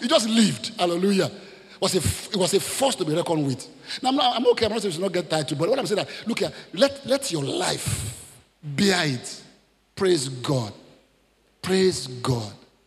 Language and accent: English; Nigeria; I'm a Nigerian too.